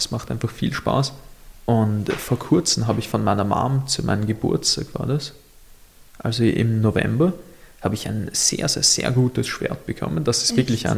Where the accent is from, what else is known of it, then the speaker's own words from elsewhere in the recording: Mauerbach, Lower Austria, Austria; ich komme ja aus Mauerbach, das ist, ja. Die, kennst du das, direkt an der Grenze zu Wien?